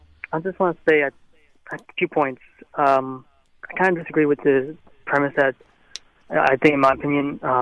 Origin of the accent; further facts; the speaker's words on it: Texas, United States; I grew up in the Metroplex during Cowboys' heyday, Dynasty heyday.